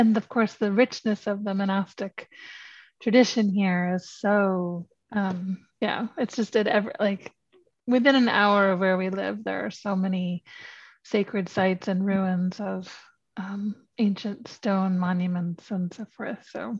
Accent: New York City, New York, United States; now in Ireland; I was born and raised in New York City. My father worked at the United Nations, so we lived right near there. I went to college at Fordham in New York

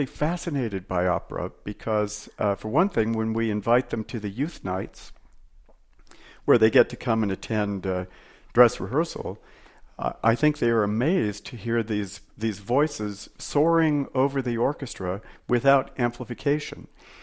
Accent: Santa Fe, New Mexico, United States; this is the way that I was introduced to opera when I was a kid growing up in Santa Fe and came to the youth nights many, many years ago.

